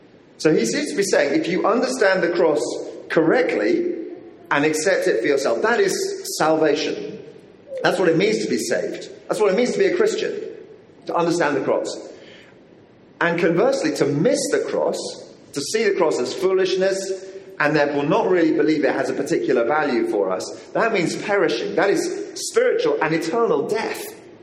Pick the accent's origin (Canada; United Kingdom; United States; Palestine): United Kingdom; Now, we're British. We know better than that, okay?